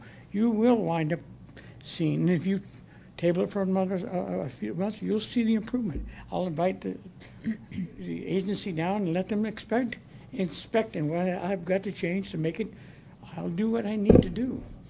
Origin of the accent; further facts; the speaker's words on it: California, United States; I'm very familiar because I'm from California.